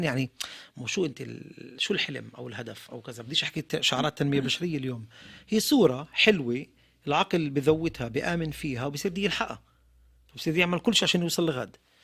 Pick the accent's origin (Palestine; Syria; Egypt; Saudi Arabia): Palestine; إحنا الفلسطينيين في الداخل كمان.